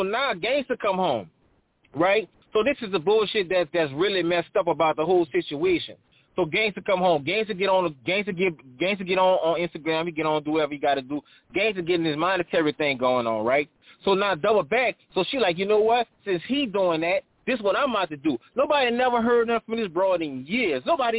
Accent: New Orleans, Louisiana, United States; So, look, I'm from New Orleans, bro. So, I was raised in that era.

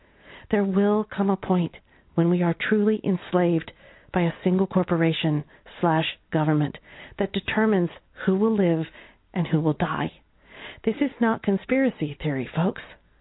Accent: Iowa, United States; Growing up in Iowa, you could say I'm kind of a farmer's daughter, although my parents weren't farmers, but my uncle was.

